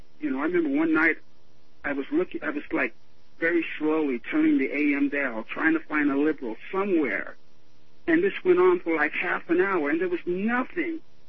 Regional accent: Dallas, Texas, United States; born there; now in Las Cruces, United States; I go by the moniker … I live in Las Cruces, New Mexico. I was born in Dallas, but I live here.

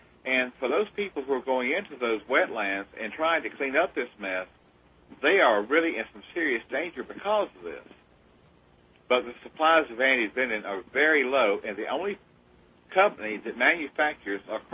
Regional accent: the South, United States; and I grew up in the South, and I've seen my share of them, and I've killed my share of them.

